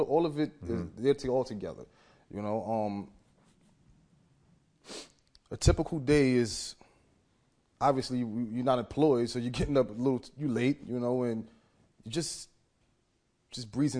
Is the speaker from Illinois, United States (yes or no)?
no; Brooklyn, New York, United States; I grew up in Brownsville section of Brooklyn. This is a bad neighborhood.